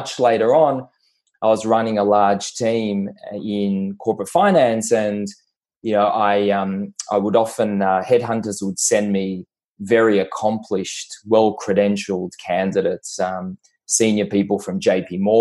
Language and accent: English; Tel Aviv, Tel Aviv District, Israel; moved away as an adult; now in Melbourne, Australia; A lot of years ago, I moved from Tel Aviv to Melbourne. And when I was living in Israel, I served in the military and I went to the best school in the country